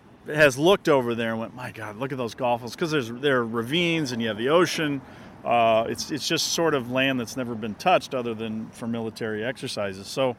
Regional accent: California, United States; Well, believe it or not, here in Southern California.

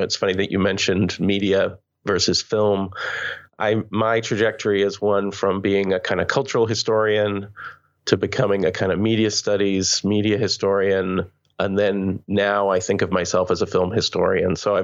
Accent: Canada; But I'm Canadian

